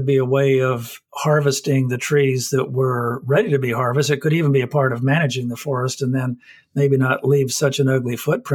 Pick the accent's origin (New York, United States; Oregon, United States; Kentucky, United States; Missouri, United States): Oregon, United States; You know, I grew up in Southern Oregon. I grew up in forests.